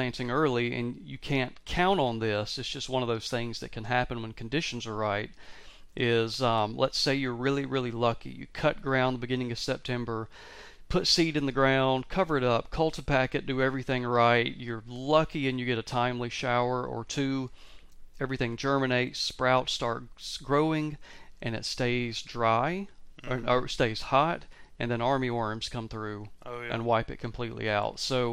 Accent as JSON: {"language": "English", "region": "Georgia", "country": "United States", "tie": "born or raised there", "said": "I grew up in Georgia, and back then it was Labor Day weekend, dove hunt."}